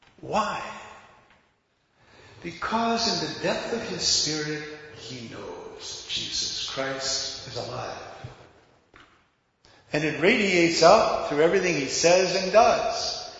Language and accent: English; New York, United States; I'm a New Yorker too.